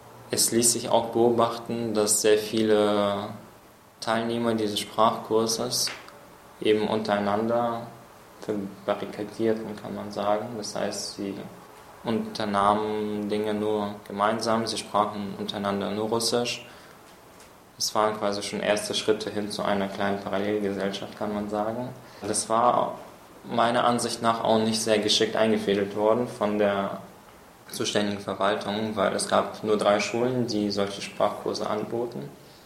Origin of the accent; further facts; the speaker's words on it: Transnistria, Moldova; German is a second language; now in Germany; weil ich war in Moldawien auf einem Gymnasium, und zwar auf einem, ja im Prinzip war das wahrscheinlich mit das Beste, was zumindest Transnistrien, das ist eine Teilrepublik Moldawiens, damals anzubieten hatte.